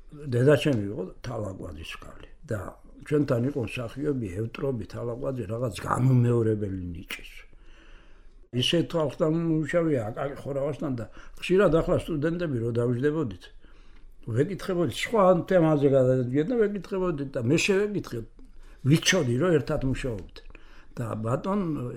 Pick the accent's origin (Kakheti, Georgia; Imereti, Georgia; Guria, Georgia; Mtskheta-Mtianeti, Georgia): Guria, Georgia; Ozurgeti; დაბრუნდი ჩემ მშობლიურ გურული ვარ გაკანები.